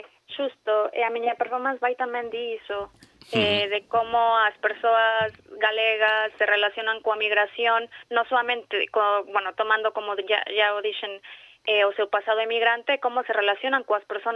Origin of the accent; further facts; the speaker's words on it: Mexico; now in Galicia, Spain; é migrante, igual que a min, que son de México.